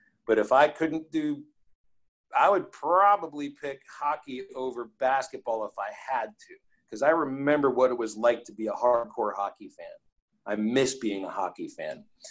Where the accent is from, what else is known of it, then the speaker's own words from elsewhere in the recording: Pittsburgh, Pennsylvania, United States; Growing up in Pittsburgh, Mario Lemieux was my true sports idol.